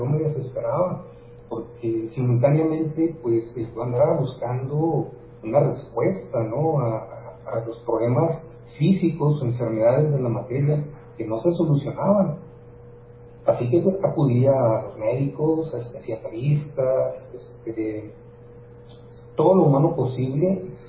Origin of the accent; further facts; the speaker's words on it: Sinaloa, Mexico; moved away as an adult; now in Ciudad Juárez, Mexico; cómo es que yo llegué aquí a esta ciudad, Ciudad Juárez, ¿verdad? Que ya me considero más juarense que de donde originalmente soy del estado de Sinaloa, Costa. Entonces yo desde muy jovencito me vine, a los 19 años, me vine aquí a estudiar, y aquí me quedé